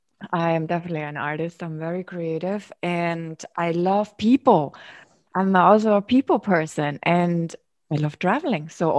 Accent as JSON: {"language": "English", "country": "Germany", "tie": "born or raised there", "said": "so I grew up in Germany"}